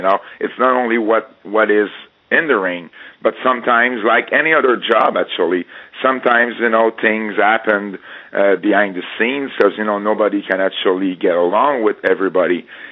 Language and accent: English; Quebec, Canada; it's not because we're from Quebec